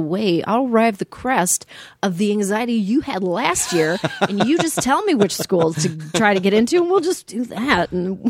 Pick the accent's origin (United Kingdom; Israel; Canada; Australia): Canada; now in United States; We're also American, don't you know? We did get our citizenship.